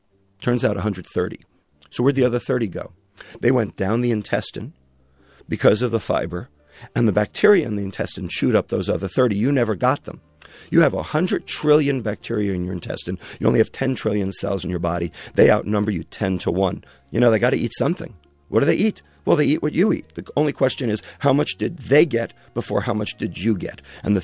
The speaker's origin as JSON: {"language": "English", "town": "Brooklyn", "region": "New York", "country": "United States", "said": "And I'm from Brooklyn."}